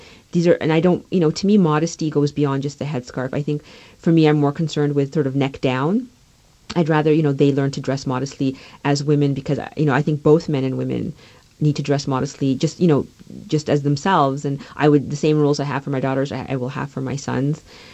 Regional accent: Canada; for years as a kid growing up in Canada

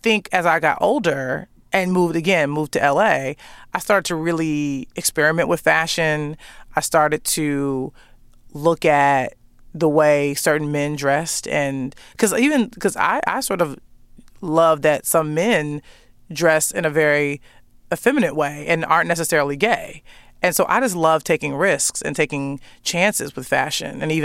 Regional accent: Chicago, Illinois, United States; That's an addiction that I have because I'm just from Chicago and it's sort of ingrained into me.

